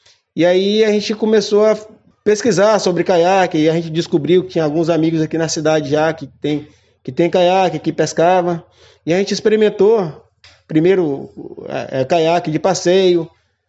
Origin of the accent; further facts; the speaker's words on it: Nova Viçosa, Bahia, Brazil; eu sou daqui, nascido e criado em Nova Viçosa, né, filho de pescador.